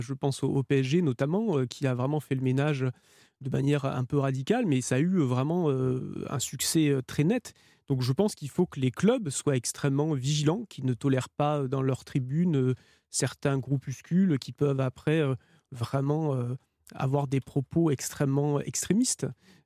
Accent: Southwest France, France; Moi, je suis originaire du Sud-Ouest.

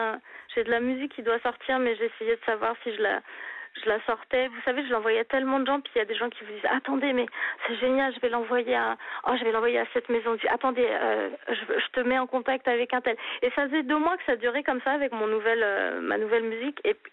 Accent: France; now in United States; quand on est un Français qui débarque et qui veut réussir

